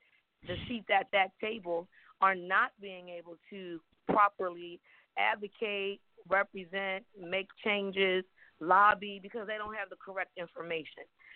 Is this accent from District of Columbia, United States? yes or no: yes; Washington, District of Columbia, United States; I am from Washington, D.C.